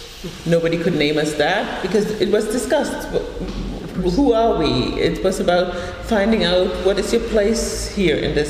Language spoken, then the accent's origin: English; Heidelberg, Baden-Württemberg, Germany; I grew up in Heidelberg, and there was maybe two or three people in the whole town